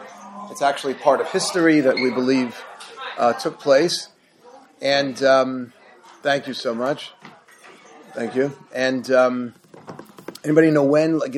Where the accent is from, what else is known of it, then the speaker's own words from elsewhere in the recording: Forest Hills, New York, United States; from Forest Hills, Queens. Pleasure. I'm very proud of my Queens upbringing.